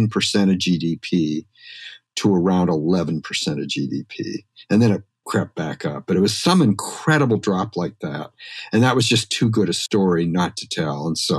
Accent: Canada; I come from Canada. I grew up in Canada.

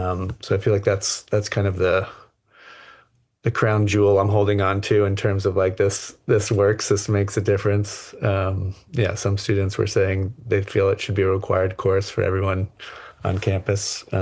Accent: Manhattan, New York, United States; I grew up in Manhattan, but spent a lot of time in the woods of Westchester and camping all over the Southeast, where my extended family is.

